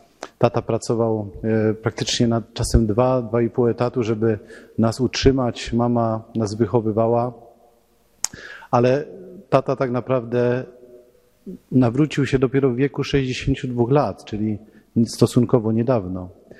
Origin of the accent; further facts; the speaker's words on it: Siemianowice Śląskie, Silesian Voivodeship, Poland; przyjechałem z Siemianowic Śląskich. Z miasta, które leży na Górnym Śląsku, graniczy z Katowicami, z Chorzowem, z Bytomiem, liczy 67 tysięcy mieszkańców, jest miastem na prawach powiatu.